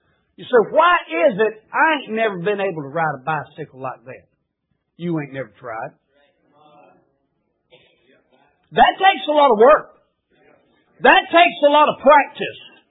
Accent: Hazelhurst, Georgia, United States; born there; I was born in Hazelhurst, Georgia. And it's just a shade over 100 miles from here to there.

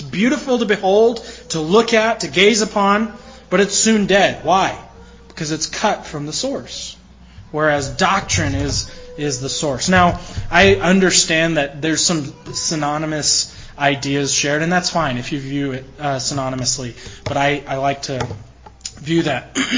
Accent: Utah, United States; now in Denver, United States; that they worshiped the same God that I worshiped growing up in Utah, the same God we worship here in Denver, Colorado.

